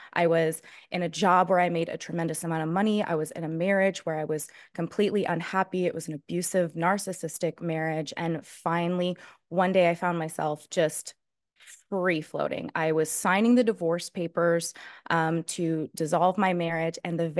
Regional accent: Colorado, United States; I'd been working with psychedelics mm-hmm. since I was 15 years old. I grew up in Colorado.

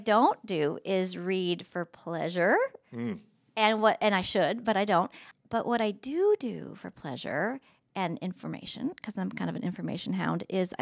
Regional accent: Littleton, Colorado, United States; I grew up in Littleton, Lakewood, Minnesota, Colorado

